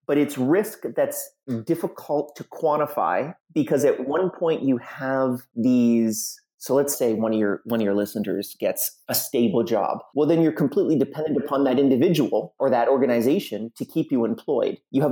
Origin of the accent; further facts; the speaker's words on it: Canada; And our advantage in the market is I'm Canadian, so it's very cold here.